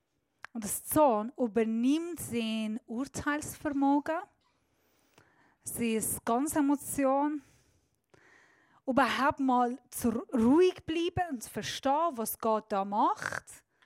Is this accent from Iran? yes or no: yes; Iran; Als eine Iranerin, die Ungerechtigkeit erlebt hat, seit Kindheit mit der Regierung aufgewachsen ist, die wirklich vom Teufel ist